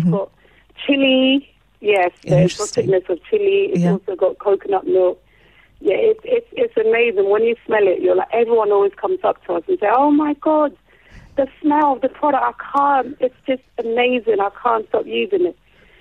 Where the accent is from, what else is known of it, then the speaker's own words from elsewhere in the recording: Accra, Greater Accra, Ghana; So for me, growing up in Accra in my primary years was such a solid foundation.